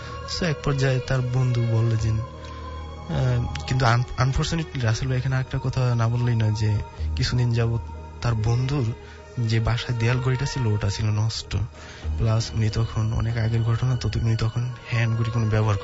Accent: Muladi, Barisal Division, Bangladesh; আমাদের বাড়িটা জাস্ট এমন একটা প্লেস যে বরিশালের মুলাদিতে এবং টুমচর গ্রামে, আমাদের গ্রামের নাম টুমচর এবং বাড়িটার শরীয়তপুরের পার্শ্ববর্তী জায়গায় এবং সীমান্তবর্তী জায়গায়।

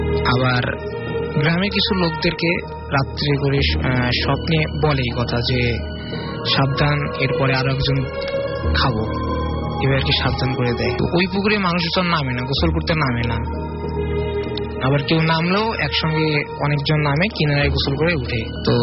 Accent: Hatibandha, Rangpur Division, Bangladesh; now in Dhaka, Bangladesh; ঘটনাটা ঘটেছে আমার গ্রামের বাড়িতে, এটা হচ্ছে হাতিবান্ধা।

